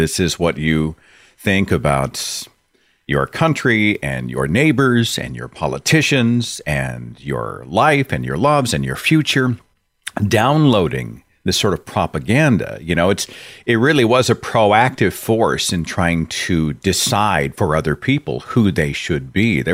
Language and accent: English; Tulsa, Oklahoma, United States; There was somebody I knew was going to Oral Roberts University here in Tulsa, Oklahoma, my hometown.